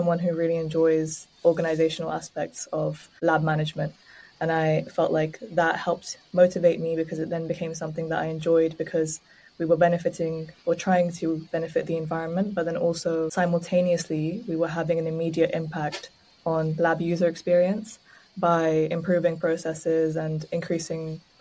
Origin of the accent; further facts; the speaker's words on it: Pakistan; English is a second language; now in London, United Kingdom; So originally I'm from Pakistan, and I moved to London almost 14 years ago now.